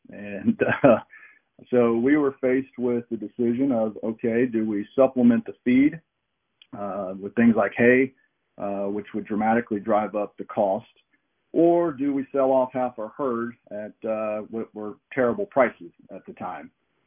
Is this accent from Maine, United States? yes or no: no; Texas, United States; I was raised in South Texas. My dad was a rancher and a farmer